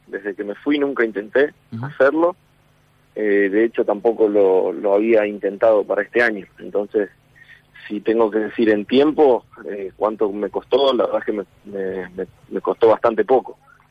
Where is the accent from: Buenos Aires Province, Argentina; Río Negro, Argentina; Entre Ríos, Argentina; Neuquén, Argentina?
Entre Ríos, Argentina; Concordia; Obviamente yo soy de Concordia